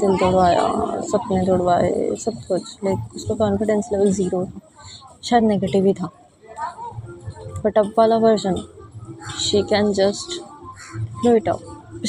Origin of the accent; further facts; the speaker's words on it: Haryana, India; मैं ओरिजिनली हरियाणा से हूँ, एक बहुत कंजर्वेटिव नहीं but kind of mixed type, बहुत लिबरल भी नहीं है, बहुत कंजर्वेटिव भी नहीं है मेरी फैमिली. तो kind of mixed type family से बिलोंग करती हूँ मैं.